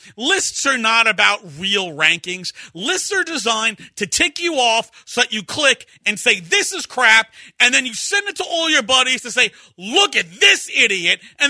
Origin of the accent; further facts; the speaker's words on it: Brooklyn, New York, United States; I mean, look, I'm from Brooklyn.